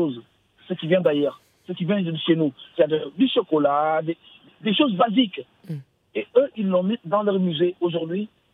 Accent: Senegal; je vais parler juste un peu sur le Sénégal, parce que je suis du Sénégal.

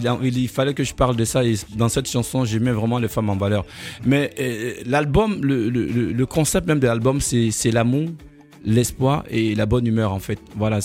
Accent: Côte d’Ivoire; Je suis de la Côte d'Ivoire et des nationalités africaines.

